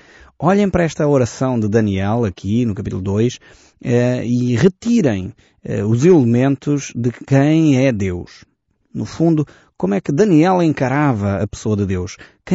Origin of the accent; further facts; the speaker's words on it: Portugal; eu também sou português de gema, um português com o pessimismo e tudo incluído.